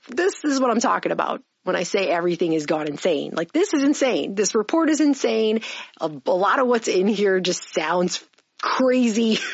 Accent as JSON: {"language": "English", "country": "United States", "said": "I'm American, so I'm never, ever, ever, ever going to ever agree ever."}